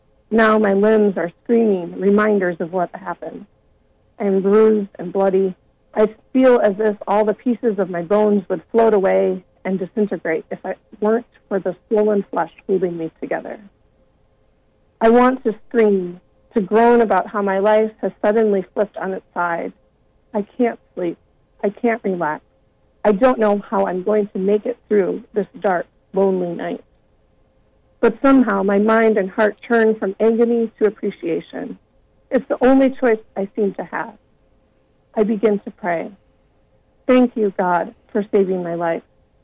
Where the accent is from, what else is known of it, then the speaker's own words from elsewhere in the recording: Iowa, United States; my parents sold the farm that I grew up on in Iowa.